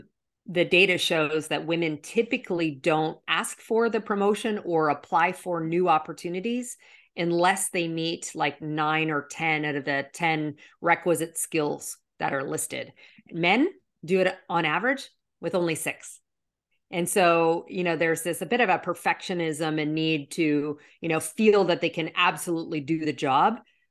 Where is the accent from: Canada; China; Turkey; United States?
Canada; I'm Canadian originally. So good, you know, good Canadian.